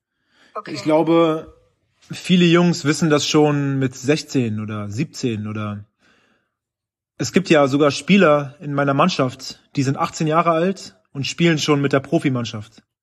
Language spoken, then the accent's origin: German; Berlin, Germany; in meinem Zimmer, wo ich aufgewachsen bin in Berlin